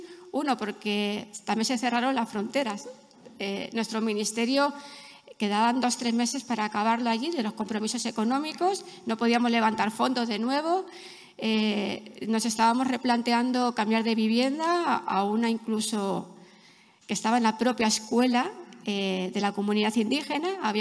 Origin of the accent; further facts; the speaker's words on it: Castilla-La Mancha, Spain; now in Molins de Rei, Spain; que es muy diferente a la de Madrid y a la de la Castilla-La Mancha, ¿no? Que es de donde yo soy originalmente.